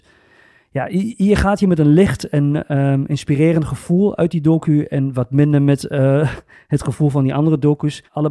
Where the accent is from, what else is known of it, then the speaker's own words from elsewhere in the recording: Germany; accent: German; Dus dat heb ik nu in mijn mooie Duits accent Engels gepraat